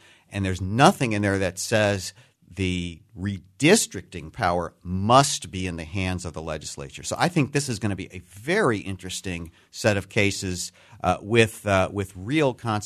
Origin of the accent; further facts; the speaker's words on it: Illinois, United States; It was one of my formative experiences growing up in the Chicago area to watch that whole drama of the Nazis marching in Skokie unfold.